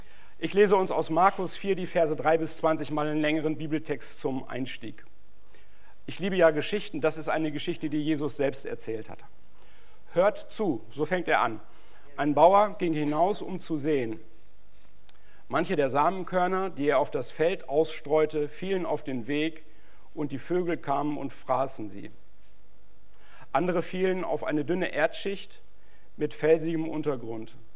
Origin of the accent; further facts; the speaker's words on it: Lübbecke, North Rhine-Westphalia, Germany; meine Frau Sarah. Wir kommen aus Lübbecke in Ostwestfalen und wir sind zusammen in einer Gemeinde, evangelisch-freikirchlichen Gemeinde in Rinteln.